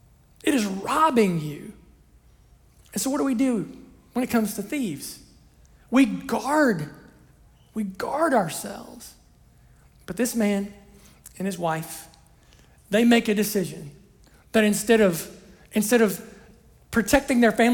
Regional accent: Ohio, United States; Where I grew up in Southern Ohio, we would have called her Sugar, right? Actually, we don't even use the R, just Sugar, right?

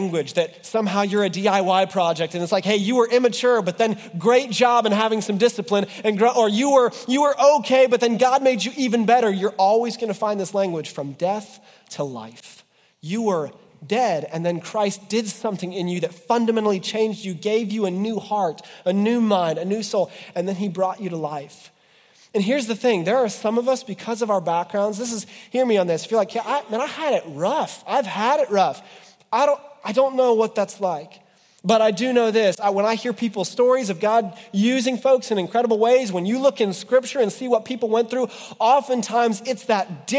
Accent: Ohio, United States; Guys, I grew up in the Midwest. I grew up in Western Ohio on a creek in the, with the woods and the farms, right?

